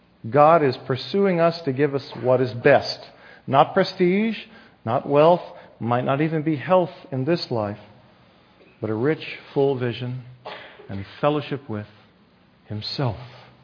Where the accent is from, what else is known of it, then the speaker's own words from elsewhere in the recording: Leesburg, United States; I was from Leesburg. It's a small farm town.